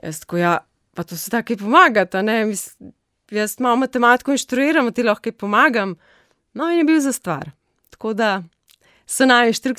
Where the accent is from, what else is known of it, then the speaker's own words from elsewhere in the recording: Ljubljana, Central Slovenia, Slovenia; oba dva prihajava, sva živela, no, sva se rodila v Ljubljani. … v Jaršah, jaz v Savskem naselju in skupna nama je bila župnija Ljubljana Sveti Križ oziroma vsi bolj poznate Podžale.